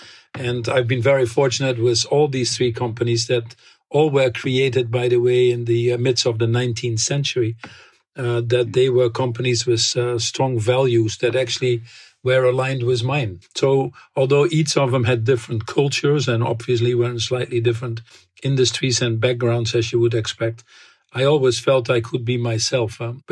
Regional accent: Netherlands; English is a second language; So I ended up going back to my hometown after a year, and then I wanted to become a doctor. I think it was driven by that same desire to help others. In Holland, there's a lottery system.

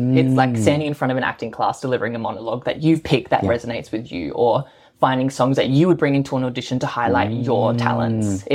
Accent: Adelaide, South Australia, Australia; I'm originally from Adelaide. So I was there for a good 17 years of my life, just dancing.

